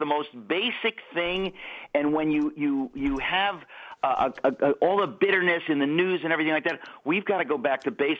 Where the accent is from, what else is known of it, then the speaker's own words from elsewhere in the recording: New York, United States; and I'm a New Yorker, and so I kind of had a negative view of Trump.